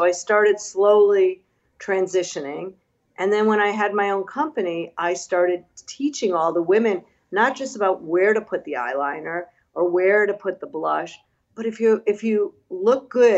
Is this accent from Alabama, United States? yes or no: no; Chicago, Illinois, United States; born or raised there